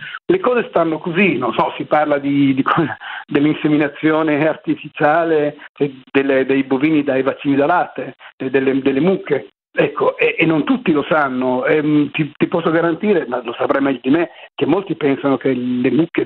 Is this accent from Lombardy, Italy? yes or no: yes; Milan, Lombardy, Italy; Io sono di Milano, per cui guarda.